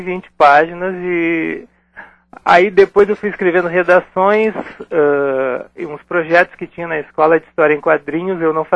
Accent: Porto Alegre, Rio Grande do Sul, Brazil; Porto Alegre.

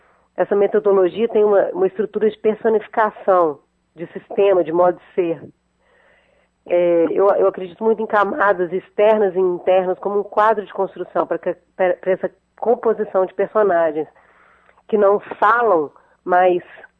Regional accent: Belo Horizonte, Minas Gerais, Brazil; now in England; E eu sou daqui, nasci aqui em Belo Horizonte, sou mineira, mas tem 20 anos que moro na Inglaterra.

